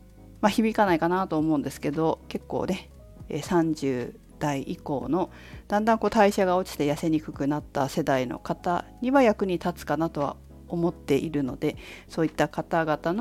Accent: Fukushima, Japan; 私は福島県福島市出身で、

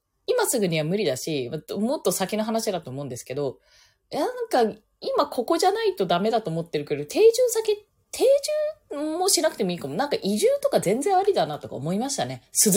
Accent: Okinawa, Japan; 地元に帰るとしたらね、沖縄。

